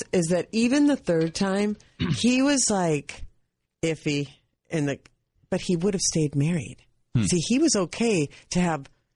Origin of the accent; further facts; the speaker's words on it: Minnesota, United States; And I'm from Minnesota.